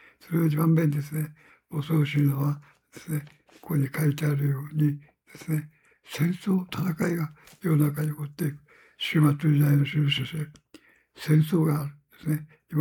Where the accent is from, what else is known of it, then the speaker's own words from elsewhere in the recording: Kumamoto, Japan; 私はもともと熊本の出身ですけれども